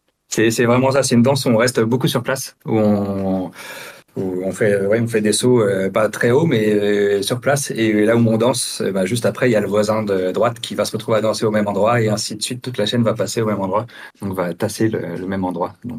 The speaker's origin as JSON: {"language": "French", "town": "Brest", "region": "Brittany", "country": "France", "said": "moi, je viens de Brest, Anne-Cécile et Catel, elles sont dans les Monts d'Arrée. Donc, on vient plutôt de l'ouest de la Bretagne, plutôt du nord-ouest de la Bretagne."}